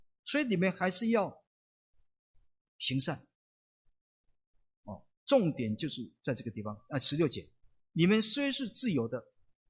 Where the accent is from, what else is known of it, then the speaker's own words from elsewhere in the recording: Taiwan; 那为什么我们台湾人不能够来接受这样的恩典？